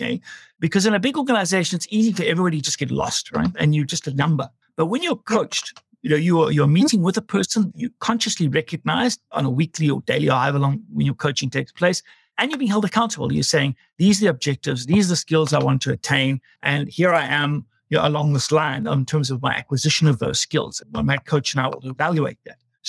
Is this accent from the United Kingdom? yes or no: yes; England, United Kingdom; You can hear I'm very English from my background.